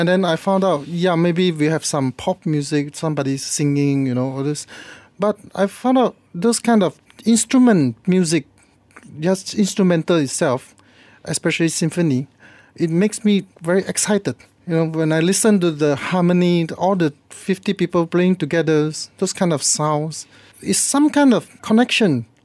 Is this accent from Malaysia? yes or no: yes; Malacca, Malaysia; Yeah, actually, I was from Malacca. And in that time, especially in Malacca, not very popular in the classical music.